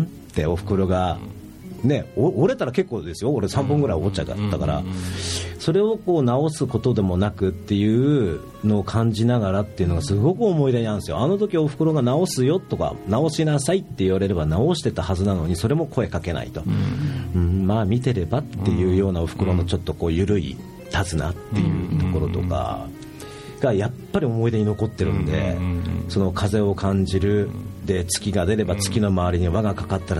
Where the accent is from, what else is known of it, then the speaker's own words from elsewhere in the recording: Furukawa, Miyagi, Japan; 自分は18歳まで実家で暮らしたんですけど、家の前にちっちゃい畑があって